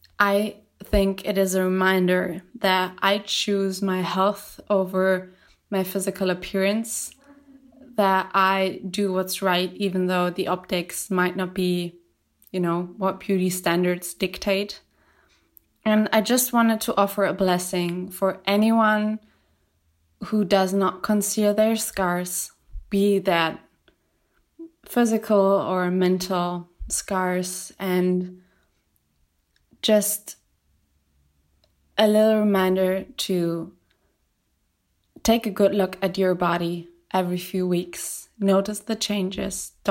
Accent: Germany; I'm from Germany

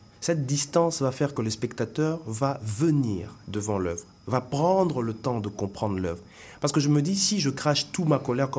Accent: DR Congo; moved away; oui, je vis ici aujourd'hui, mais j'ai grandi au Congo, donc j'ai vécu 2 pillages. J'ai vécu 2 fois la guerre.

